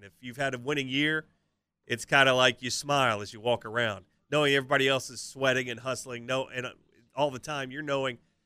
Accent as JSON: {"language": "English", "country": "United States", "tie": "born or raised there", "said": "Stories about growing up in Madison County and running our little bracket racket"}